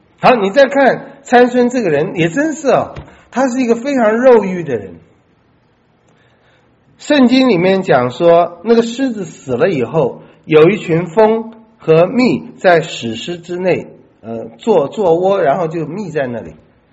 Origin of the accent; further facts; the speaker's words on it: China; 有点像我们中国人在婚宴上面那个就是出谜语啊，猜拳呢、啊。